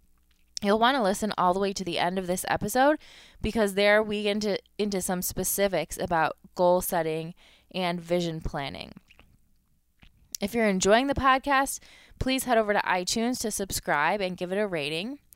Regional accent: Michigan, United States; now in Cleveland, United States; I'm from Michigan, so I'm still not very comfortable

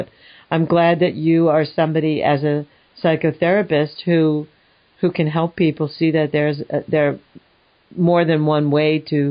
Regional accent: New York, United States; I'm from New York, so, you know, I see York, and my mind just does that closure thing.

